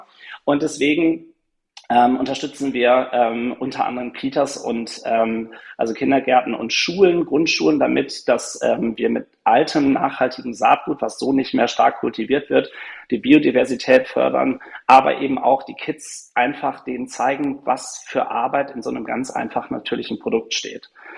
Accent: North Rhine-Westphalia, Germany; Und dann ja, war halt die Wahl Eifel oder Ostwestfalen, wo ich herkomme.

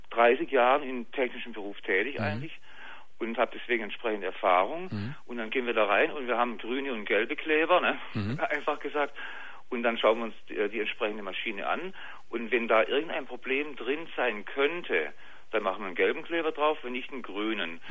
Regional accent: Baden-Württemberg, Germany; moved away; Ich bin Schwabe, wie du hörst.

